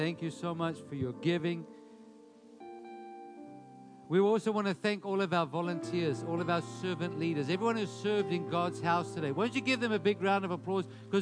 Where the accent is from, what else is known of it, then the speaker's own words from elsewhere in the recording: South Africa; moved away; We came from South Africa with no credit, and that was a miracle.